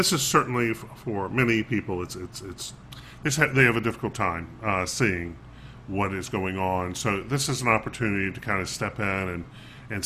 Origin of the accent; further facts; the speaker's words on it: North Carolina, United States; So anyway, I grew up in North Carolina, Steve, and a lot of Scots are from basically moved to North Carolina.